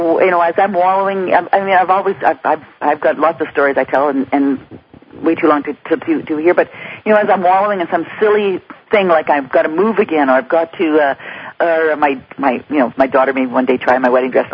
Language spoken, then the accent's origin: English; Western Canada, Canada; So I speak for myself as a Canadian. I speak for myself as a Western Canadian. I live in a beautiful, beautiful part of the world.